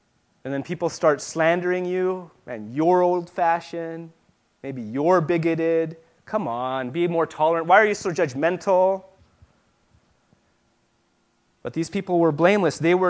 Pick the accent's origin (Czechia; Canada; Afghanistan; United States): Czechia; Moravia; moved away; So some of you may know that I am an immigrant from the Czech Republic, And my heritage is in the Czech Republic, is from the Moravian Brotherhood.